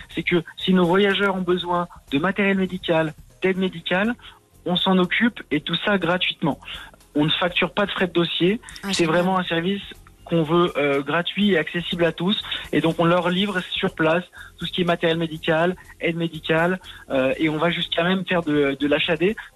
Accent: Lyon, Auvergne-Rhône-Alpes, France; on est lyonnais

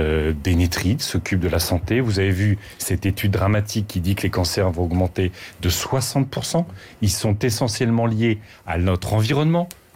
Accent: Hauts-de-France, France; Vous savez, moi, je viens de Picardie.

